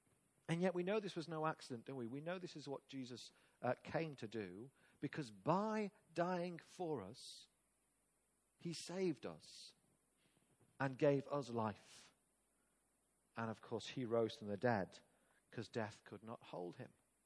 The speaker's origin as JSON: {"language": "English", "region": "England", "country": "United Kingdom", "said": "We're not special people because we're English or even British."}